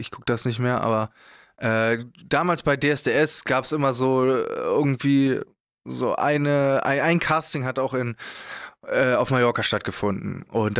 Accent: Braunschweig, Lower Saxony, Germany; Bei uns in Braunschweig, wo ich herkomme

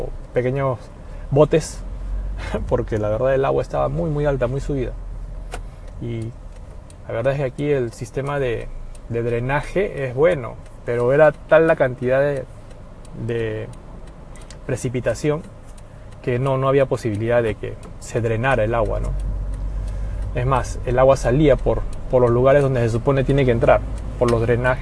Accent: Peru; now in Japan; Soy peruano, residente aquí en Japón más de 20 años.

